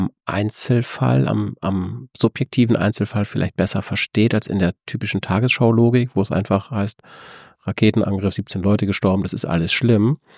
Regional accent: Schleswig-Holstein, Germany; ich bin auf dem Dorf in Schleswig-Holstein groß geworden

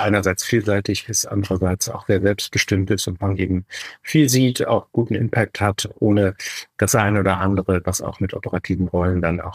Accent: Bonn, North Rhine-Westphalia, Germany; als Bonner geht man natürlich auch gern zu den Telekom Baskets

